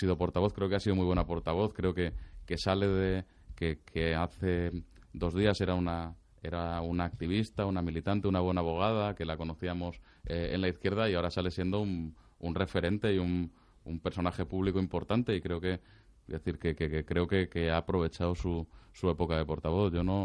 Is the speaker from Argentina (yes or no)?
no; Madrid, Community of Madrid, Spain; los que somos de Madrid pues ya estamos curados del panto